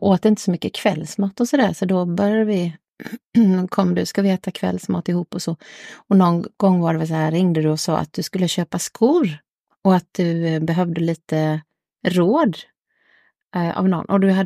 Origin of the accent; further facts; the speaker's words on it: Malmbäck, Jönköping County, Sweden; Jag är uppvuxen här i Malmbäck